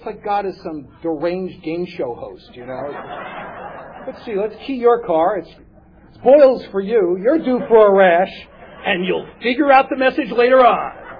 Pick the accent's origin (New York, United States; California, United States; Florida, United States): New York, United States; New York City; there was a kid that where I grew up in the Bronx named Mark.